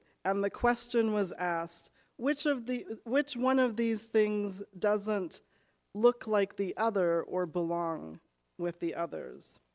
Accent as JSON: {"language": "English", "country": "Canada", "said": "As a Canadian Black woman"}